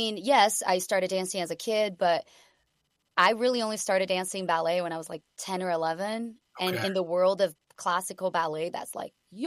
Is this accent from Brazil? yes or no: yes; Brazil; Brazil is this place that is just naturally warm, and people are warm and friendly and welcoming.